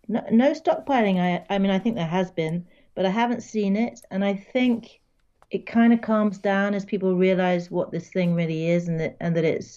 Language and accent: English; United Kingdom; now in Paris, France; I mean, I'm British, but I live in Paris.